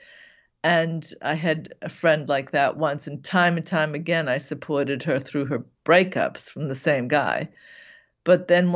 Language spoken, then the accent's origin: English; Boston, Massachusetts, United States; Yeah, I mean, I'm from Boston, so we can be very, I don't know. I mean, we might be on par with the New Yorkers.